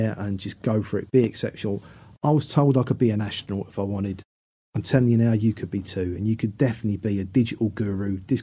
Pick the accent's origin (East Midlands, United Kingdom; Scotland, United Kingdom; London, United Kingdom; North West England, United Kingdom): London, United Kingdom; I'm a guy from North London who, you know, was the first guy in his family to do a degree.